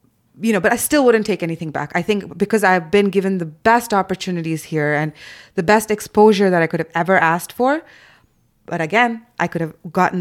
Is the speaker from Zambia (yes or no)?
yes; Zambia; I think growing up in Zambia, the US and UK were the only focal points we had